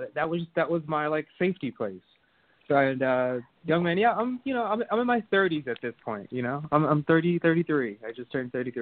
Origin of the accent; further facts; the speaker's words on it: Clinton, Maryland, United States; But pretty much I grew up here in Prince George's County. In Clinton, Maryland.